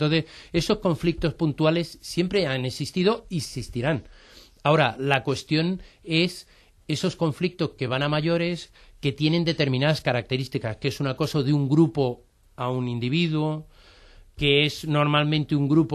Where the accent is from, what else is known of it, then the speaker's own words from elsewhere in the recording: Spain; nosotros como españoles yo creo que tenemos un problema con el dominio de la lengua extranjera, ¿no?